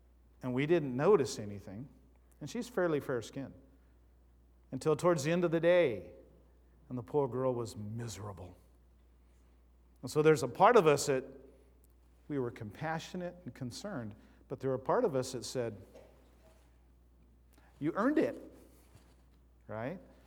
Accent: Southwest, United States; born there; my girls are born and raised in the Northwest. They don't know what the Southwest is like, and Carrie and I do. That's where we were born.

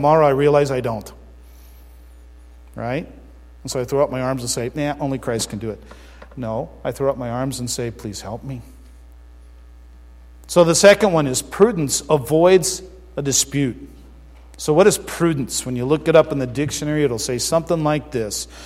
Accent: Arizona, United States; Hey, I'm from Arizona. I've watched a flash flood.

